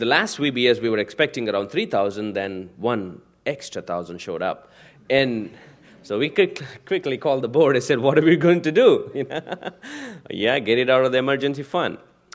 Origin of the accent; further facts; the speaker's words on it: India; We are from South Central, right next to Orissa. Orissa State, next to Orissa State